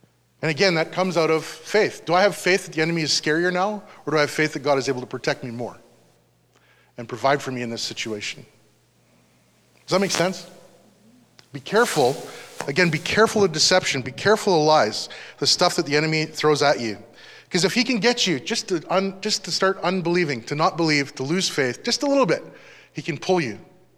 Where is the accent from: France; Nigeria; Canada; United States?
Canada; as a Canadian, we live in this land